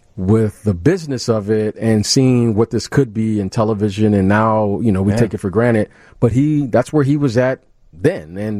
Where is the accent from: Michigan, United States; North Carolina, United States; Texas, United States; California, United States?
Michigan, United States; Detroit; Well, the first thing, growing up in Detroit, kind of my first introduction